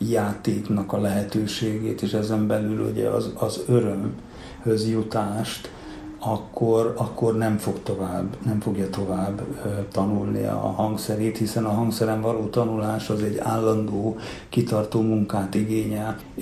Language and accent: Hungarian; Romania; Én úgy nőttem fel, hogy bizonyos koromban nem is tudatosult, hogy mi nem Magyarországon élünk, hanem Romániában. Ez később valahogy úgy tudatosult bennünk, hogy igen, mi Romániában élünk, magyarok vagyunk, de Romániában élünk.